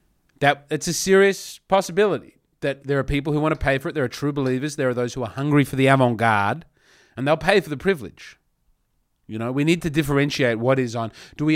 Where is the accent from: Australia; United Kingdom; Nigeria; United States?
Australia; Adelaide, South Australia; born there; I was born in Adelaide.